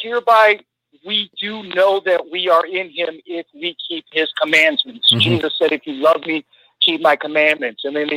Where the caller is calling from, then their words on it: Cleveland, Ohio, United States; Hey, … … from Cleveland.